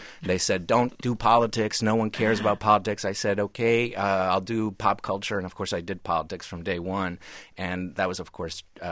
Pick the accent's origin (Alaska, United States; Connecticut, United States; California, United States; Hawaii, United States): Connecticut, United States; And because I grew up in Connecticut in the 1970s when we were the only Hispanic family in our town, I understand the non-Hispanic American very well.